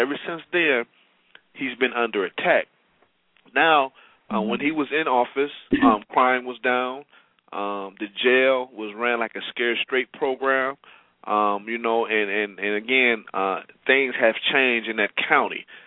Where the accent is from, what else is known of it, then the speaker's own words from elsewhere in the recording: Toledo, Ohio, United States; I am originally from Toledo, Ohio. My dad was a human rights activist.